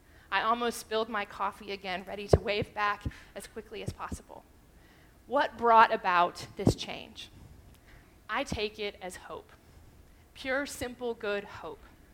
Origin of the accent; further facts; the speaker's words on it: Dade City, Florida, United States; Now, I grew up in Dade City, which to me is the South, and you wave.